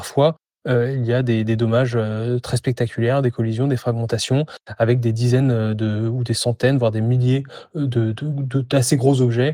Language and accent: French; Paris, Île-de-France, France; now in Antwerp, Belgium; Sinon je suis parisien essentiellement, mais je vis en Belgique avec ma famille qui est à Anvers.